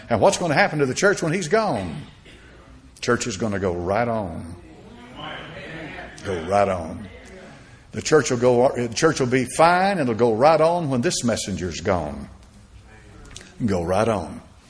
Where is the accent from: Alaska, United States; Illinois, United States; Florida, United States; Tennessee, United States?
Tennessee, United States; Knoxville; The town when I grew up in Knoxville, Tennessee, you go downtown.